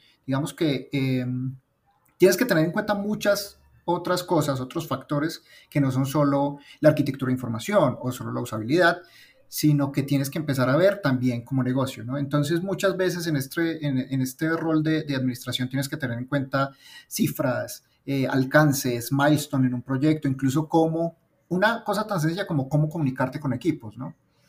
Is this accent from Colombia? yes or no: yes; Colombia; moved away as an adult; now in Mexico; soy colombiano, pero vivo en México hace 3 años ya, 3 años y poquito.